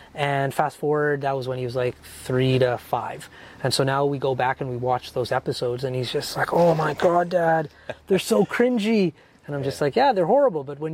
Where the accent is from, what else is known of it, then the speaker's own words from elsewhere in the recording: Fort McMurray, Alberta, Canada; my grandfather, my parents, not me, I'm born and raised in Fort McMurray, but they're from Guyana.